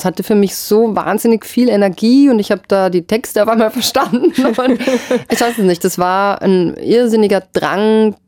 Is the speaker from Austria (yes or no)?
yes; Austria; Auf alle Fälle wusste bei uns in Österreich keiner, was eigentlich Castingshow heißt und was das bedeutet.